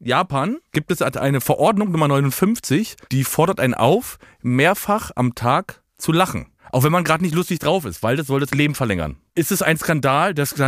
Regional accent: Vienna, Austria; Ich bin ein Wiener

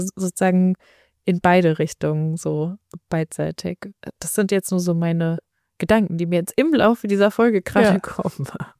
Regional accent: Frankfurt, Hesse, Germany; ich bin in Frankfurt-Mitte aufgewachsen.

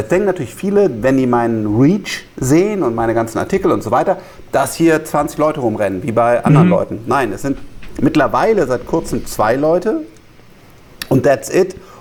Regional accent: Rhineland, Germany; Und ich bin Rheinländer

